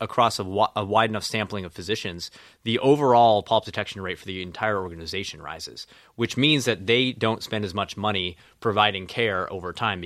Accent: Chicago, Illinois, United States; I'm a Chicagoan and I love it here.

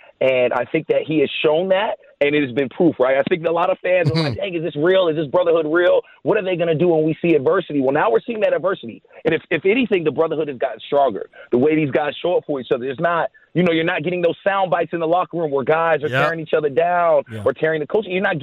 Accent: California, United States; I grew up in the Bay, right? I grew up a Raiders fan.

